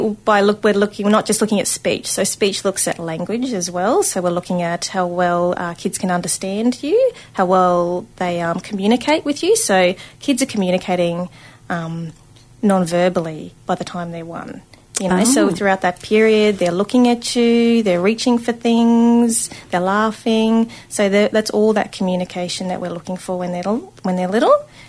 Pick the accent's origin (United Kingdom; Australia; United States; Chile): Australia; Brisbane, Queensland; So I grew up on Yuggera country, been here my whole life, Brizzy. So I haven't gone very far.